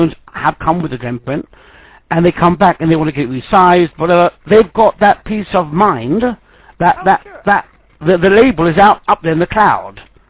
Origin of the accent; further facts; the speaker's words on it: London, United Kingdom; I know my capitals, although I'm a Londoner.